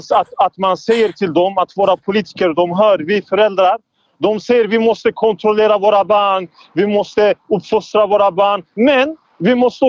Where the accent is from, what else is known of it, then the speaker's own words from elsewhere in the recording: Turkey; now in Sweden; jag kommer från Turkiet från början, från Koluby.